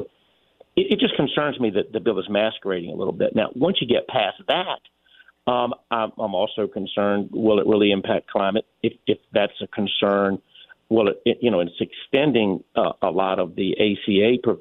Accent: United States; it really bothers me as an American

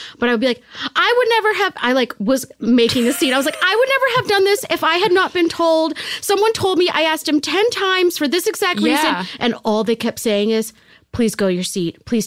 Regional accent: Florida, United States; That's coming from someone who used to wear them all the time because I grew up in Florida.

